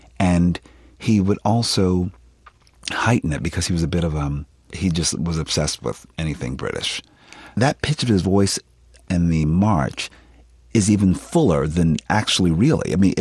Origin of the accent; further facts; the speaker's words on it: Philadelphia, Pennsylvania, United States; this guy's from Westchester, Pennsylvania. I'm from Philadelphia. We don't sound like that.